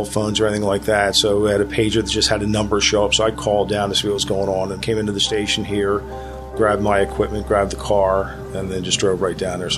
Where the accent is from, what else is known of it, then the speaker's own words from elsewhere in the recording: Radnor, Pennsylvania, United States; From Radnor.